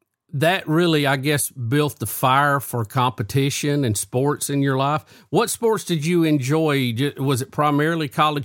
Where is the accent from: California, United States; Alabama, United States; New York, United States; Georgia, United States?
Alabama, United States; And, you know, for a kid growing up in Alabama, that's kind of an oddity.